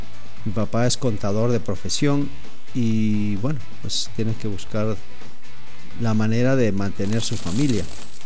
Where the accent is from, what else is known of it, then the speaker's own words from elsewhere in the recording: Ibarra, Imbabura, Ecuador; born there; Yo nací en Ibarra en 1968. Para que yo nazca en Ibarra, mi papá y mi mamá se tuvieron que conocer. Mi papá guayaquileño, mi mamá ibarreña.